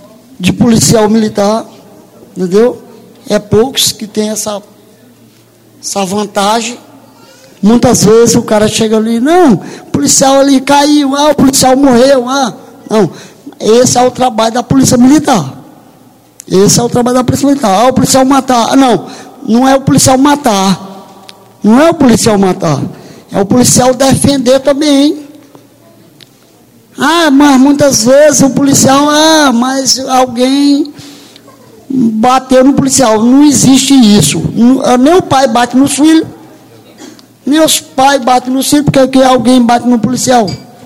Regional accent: Imperatriz, Maranhão, Brazil; born there; eu nasci em Imperatriz, sou sargento reformado, transferido para a Ceilândia

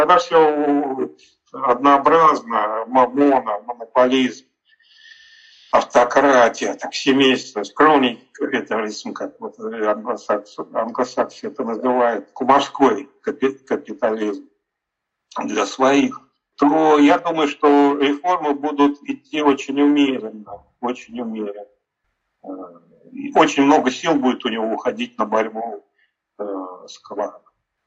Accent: Moscow, Russia; Но я московский, я родился и вырос в Москве, мама у меня русская, я полукровка наполовину

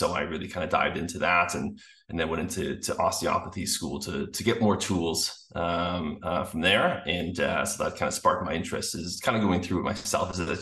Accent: Canada; I'm from Canada.

